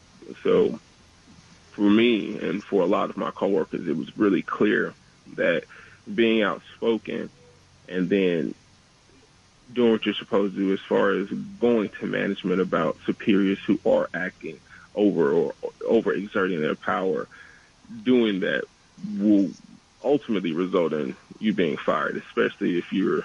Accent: the South, United States; I'm from the South, so I've never actually been into a Trader Joe's before the one that I worked at.

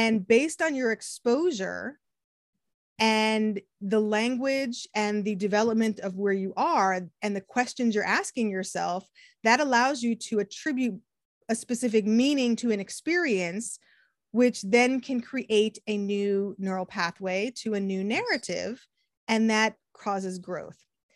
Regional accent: New England, United States; now in California, United States; I come from New England. I was born in, grew up in New England, right? When I moved to California with my husband

